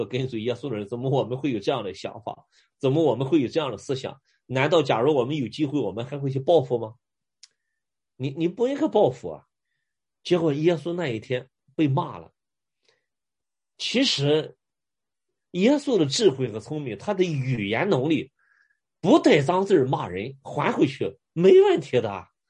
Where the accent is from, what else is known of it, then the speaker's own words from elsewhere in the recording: China; 我们中国人